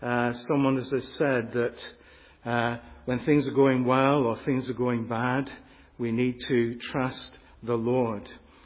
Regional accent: North West England, United Kingdom; I heard many times when I was growing up in Lancashire

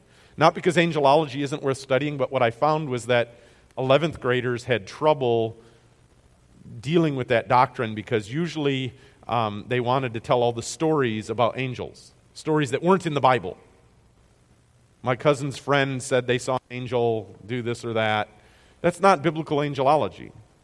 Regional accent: United States; I'm an American, and so I'm, you know, linked to my country

